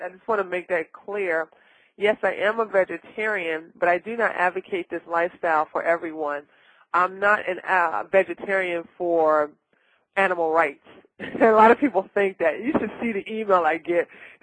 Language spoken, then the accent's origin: English; Washington, District of Columbia, United States; I came from Washington, D.C., you know. That's my hometown, born and raised.